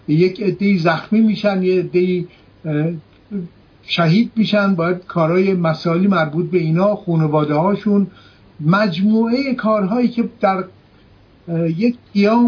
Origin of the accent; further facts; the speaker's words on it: Kermanshah, Iran; شما میدونید که من خودم کرمانشاهیم.